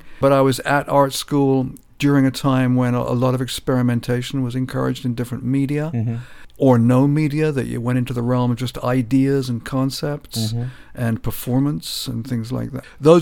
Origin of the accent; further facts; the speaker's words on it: London, United Kingdom; moved away as an adult; now in California, United States; I'm British. I come from Northeast London. I've lived in California since the late 1970s. I went to art school in England in the late 1960s through to the mid-1970s